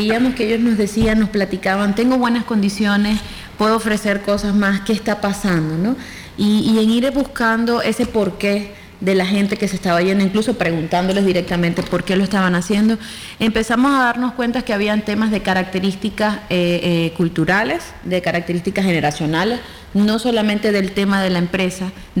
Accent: Venezuela; O sea, vengo de Venezuela, va. Y para nadie es un secreto la situación que vive mi país.

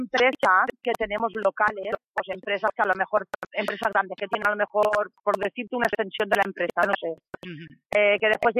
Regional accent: Elche, Valencian Community, Spain; yo que soy de Elche

